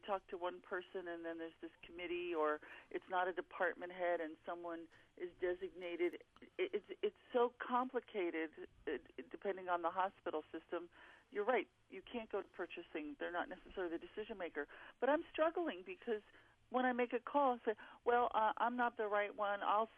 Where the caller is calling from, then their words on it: Florida, United States; South Florida.